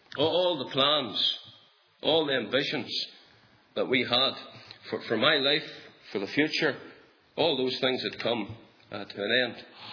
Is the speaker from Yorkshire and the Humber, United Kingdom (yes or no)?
no; Northern Ireland, United Kingdom; We had a wee farm there between Carrieduff and Saintfield, about 50 acres.